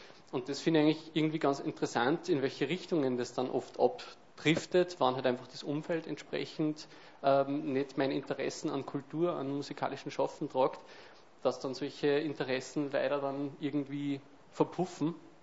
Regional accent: Upper Austria, Austria; also ich bin selber halt aus Helmundsweil im Mühlviertel, bin ich groß geworden.

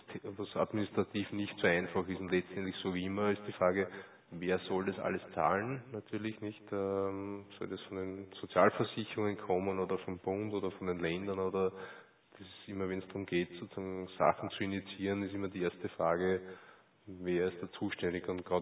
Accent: Austria; Das kann gemacht werden, wird manchmal gemacht, auch bei uns in Österreich.

